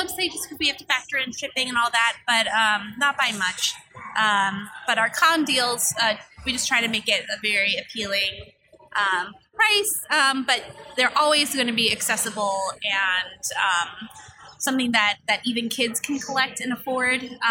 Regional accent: Cleveland, Ohio, United States; I'm from Cleveland, so semi-local.

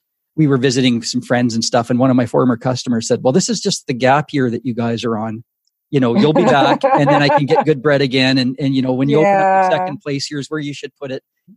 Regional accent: Saskatchewan, Canada; now in Vancouver Island, Canada; I'm out in BC now, like on Vancouver Island, but oh, nice. Born and raised in Saskatchewan

